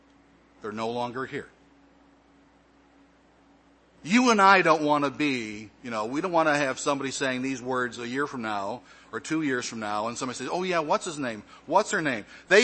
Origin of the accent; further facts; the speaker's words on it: Michigan, United States; Growing up in Michigan, a land of 10,000 little lakes, inland lakes, in addition to the Great Lakes, growing up, my family owned a boat.